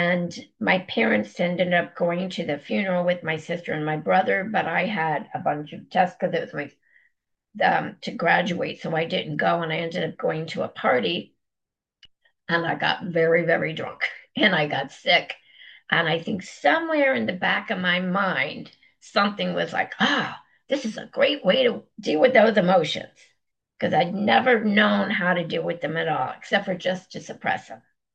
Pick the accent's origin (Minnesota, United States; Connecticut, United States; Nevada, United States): Connecticut, United States; I grew up in Connecticut, my dad worked for IBM. We had like a big, nice home